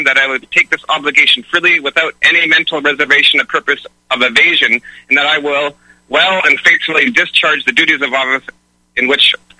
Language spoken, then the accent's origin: English; Canada; I'm from Canada.